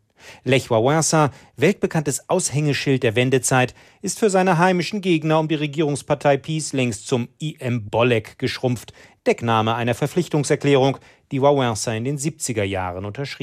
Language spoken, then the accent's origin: German; Poland; German is a second language; wenn ich als Pole über etwas stolz sein sollte